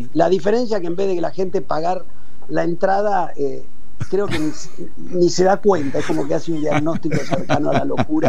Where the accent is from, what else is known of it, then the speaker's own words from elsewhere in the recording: Argentina; No, pero soy argentino